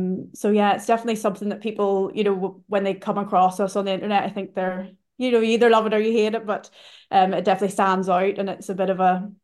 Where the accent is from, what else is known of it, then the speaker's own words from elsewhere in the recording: Portstewart, Northern Ireland, United Kingdom; moved away; I'm from Port Stewart, so just the town next to where the hotel's located